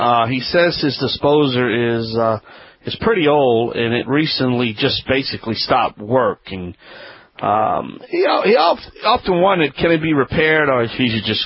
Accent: New Orleans, Louisiana, United States; from the Montreal Convention Center in my hometown, New Orleans, the Big Easy.

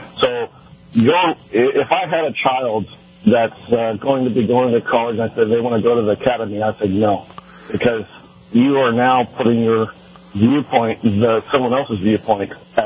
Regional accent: California, United States; Yes, and I'm a Californian. I'm in California.

